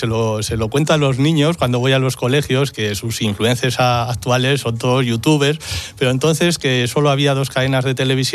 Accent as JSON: {"language": "Spanish", "town": "Logroño", "region": "La Rioja", "country": "Spain", "tie": "born there", "said": "yo nací en Logroño, mi familia es de ahí, así que después de estudiar medicina en Zaragoza y odontología en Madrid, pues vine a trabajar con mi padre y allí me quedé."}